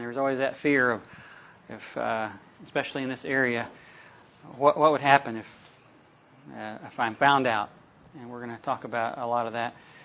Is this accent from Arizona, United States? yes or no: no; North Carolina, United States; I grew up in North Carolina. The first 18 years of my life, I entered the Air Force right out of high school.